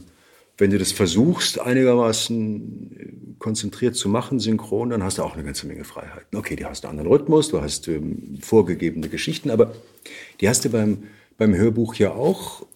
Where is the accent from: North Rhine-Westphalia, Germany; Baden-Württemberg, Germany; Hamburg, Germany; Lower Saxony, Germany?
Baden-Württemberg, Germany; born or raised there; moved away as an adult; also born or lived in Heidelberg / Saarbrücken